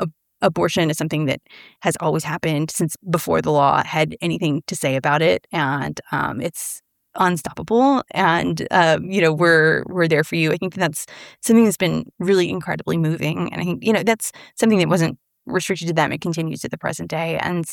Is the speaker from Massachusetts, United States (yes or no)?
no; Texas, United States; I pick on Texas because it's my home state.